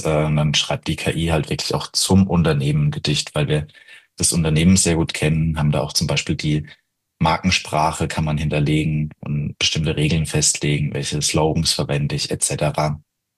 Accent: Rhineland-Palatinate, Germany; Ja, ich komme halt selbst aus der Pfalz. Wir haben einen recht starken Dialekt.

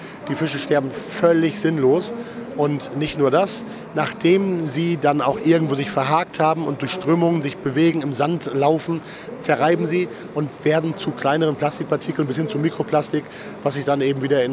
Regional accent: Norderney, Lower Saxony, Germany; Ich bin aufgewachsen auf der Nordseeinsel Norderney

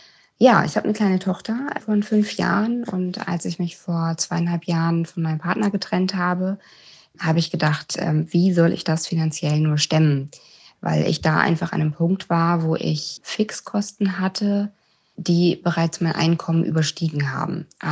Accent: Hanover, Lower Saxony, Germany; ich komme aus Hannover.

